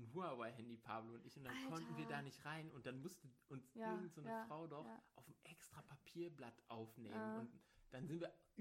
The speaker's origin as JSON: {"language": "German", "town": "Bad Oeynhausen", "region": "North Rhine-Westphalia", "country": "Germany", "said": "Ich komme aus Bad Oeynhausen."}